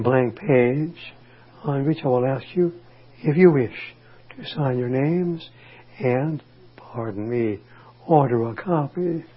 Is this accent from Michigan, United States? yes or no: yes; Detroit, Michigan, United States; And I came from Detroit.